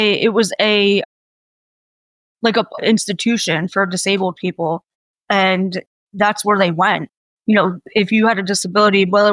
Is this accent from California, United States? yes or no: no; New York, United States; Well, I'm 35. I'm from New York.